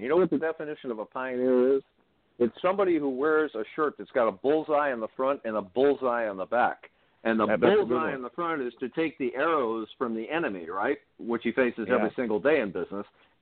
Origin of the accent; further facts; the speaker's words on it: Washington, District of Columbia, United States; I was born in Washington, D.C. My dad was USDA for 33 years. I was born and raised in that neck of the woods of Washington, D.C.